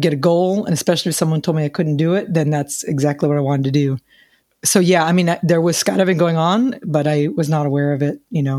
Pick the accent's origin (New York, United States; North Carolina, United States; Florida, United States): Florida, United States; New Smyrna Beach; Actually, I'm from New Smyrna Beach.